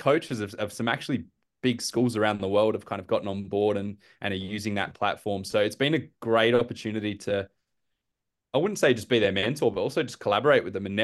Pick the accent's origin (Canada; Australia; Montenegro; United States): Australia; Adelaide, South Australia; Like I said, you know, I'm from Adelaide